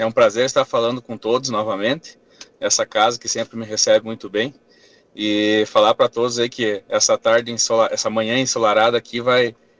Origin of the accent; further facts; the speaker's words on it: União da Vitória, Paraná, Brazil; also born or lived in Mato Grosso; Eu sou natural do Mato Grosso, mas moro minha vida inteira aqui em União, Porto União.